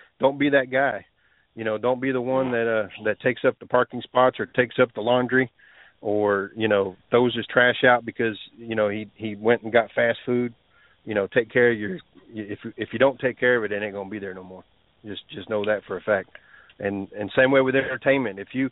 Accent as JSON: {"language": "English", "region": "Texas", "country": "United States", "said": "He's from Utah. I'm from Texas. We were both driving through Amarillo."}